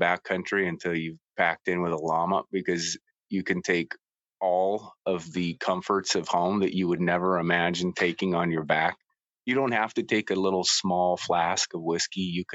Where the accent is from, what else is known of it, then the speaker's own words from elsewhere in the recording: Spokane, Washington, United States; Yeah, so ER physician. I grew up in Spokane. My dad is an ER guy and involved in EMS.